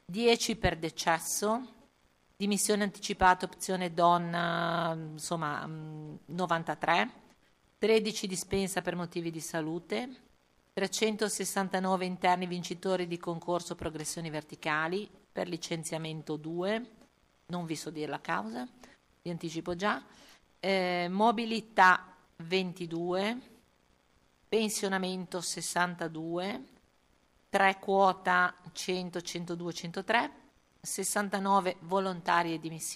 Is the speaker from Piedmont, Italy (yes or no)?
no; Genoa, Liguria, Italy; first language Genoese; poi sapete benissimo che è la mia prima lingua, quindi per me il valore è assoluto.